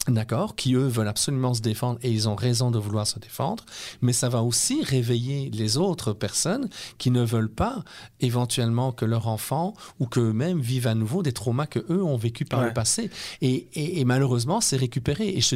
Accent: Liège, Wallonia, Belgium; now in Canada; je suis néo-québécois, mais je suis quoi? Quelque part? Je suis belge, je suis originaire de Liège

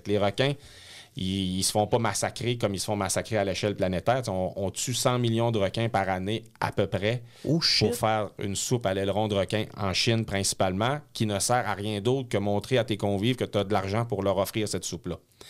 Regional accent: Quebec, Canada

